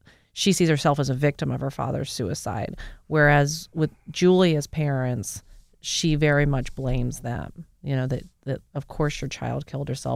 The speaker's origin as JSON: {"language": "English", "region": "Kansas", "country": "United States", "tie": "born or raised there", "said": "Well, and I'm lucky to have seen it, because growing up in Kansas or even living here, you know, I had to now kind of see that and live next to it."}